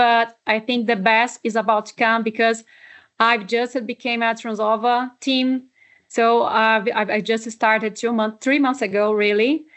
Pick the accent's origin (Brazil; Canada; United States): Brazil; I'm from Brazil. I'm a veterinary, and also I graduated in animal science here in Brazil as well.